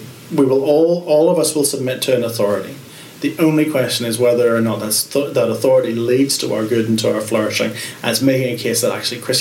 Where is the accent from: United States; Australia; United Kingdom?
United Kingdom; Northern Ireland; accent: Northern Irish; now in Dublin, Ireland; So I was born in the Republic. So I was born about an hour north of here, but my accent's a Northern Irish accent. My parents divorced when I was young, and Mum and I moved to a little town outside Belfast, and that's where I grew up. That's where I came to faith.